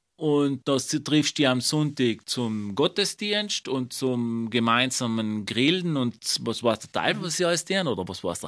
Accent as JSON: {"language": "German", "country": "Italy", "said": "als Italiener"}